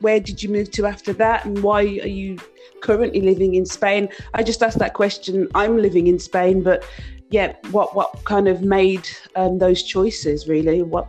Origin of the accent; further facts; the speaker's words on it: Birmingham, West Midlands, United Kingdom; So I'm from Birmingham, but from the outskirts, so about 8 miles out from the city.